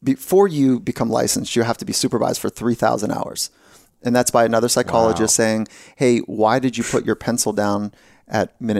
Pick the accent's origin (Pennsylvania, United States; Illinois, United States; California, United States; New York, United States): California, United States; I grew up here in California and my first sport was surfing.